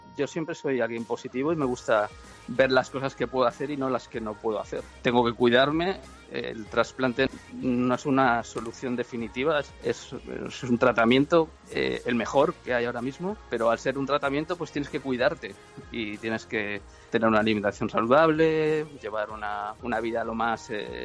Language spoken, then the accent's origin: Spanish; Galicia, Spain; no existía nefrología infantil en Galicia, de donde yo soy